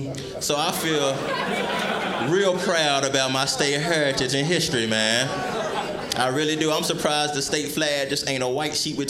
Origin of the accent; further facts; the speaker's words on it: Tennessee, United States; Now, some of y'all may have picked up on my accent. So you know I ain't from around these parts, but I'm originally from Tennessee.